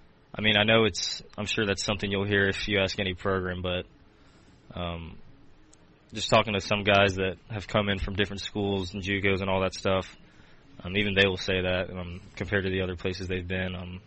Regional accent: Vandalia, Ohio, United States; We grew up in Vandalia, so the Vandalia Rec Center, they had a league that I played in for a while

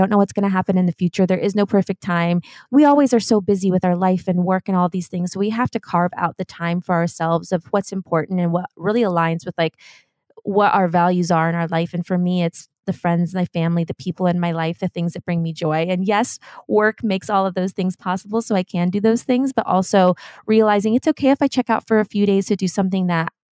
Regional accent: Germany; And growing up in Germany, I have an aunt who lives in Paris.

